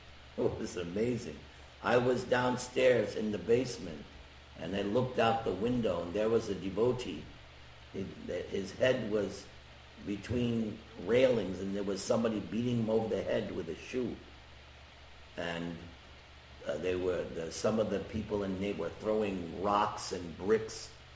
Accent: New York, United States; Yeah, I'm from Long Island.

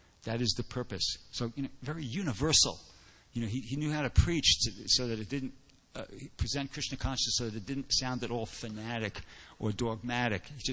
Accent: New York, United States; I'm from New York, actually

